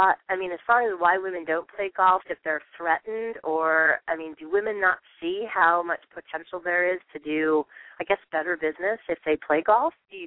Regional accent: Midwest, United States; now in California, United States; I know I'm from the Midwest, so we'll say that right there. It's a whole different mindset in the Midwest, and now we're in California.

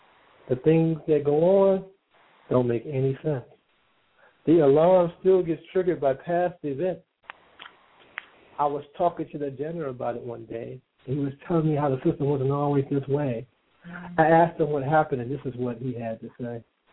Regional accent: Cleveland, Ohio, United States; I am originally from Cleveland, Ohio, but right now I'm calling from Jackson, Tennessee.

